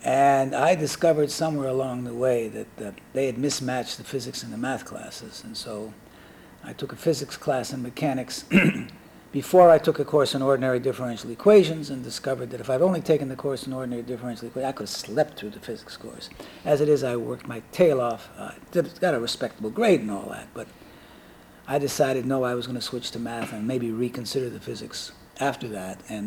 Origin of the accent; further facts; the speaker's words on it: Chicago, Illinois, United States; born there; Well, I was born in Chicago, Illinois, a long time ago. I'm 76 years old.